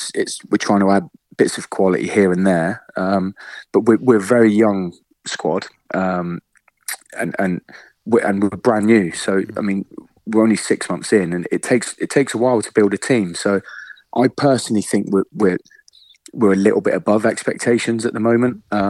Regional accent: Plymouth, South West England, United Kingdom; I'm from Plymouth, born and bred.

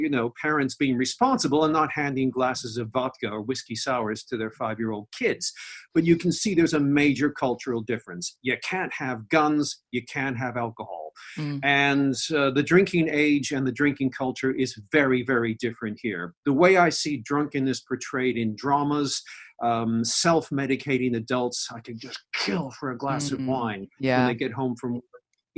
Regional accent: United States; you can tell from my accent that I don't come from England. I'm foreign, I'm American.

